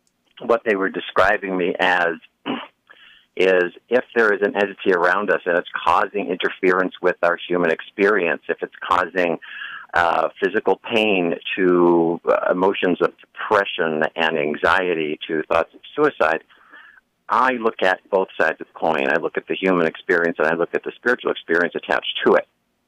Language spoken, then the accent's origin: English; Buffalo, New York, United States; Well, I grew up in Buffalo, New York, and I would see things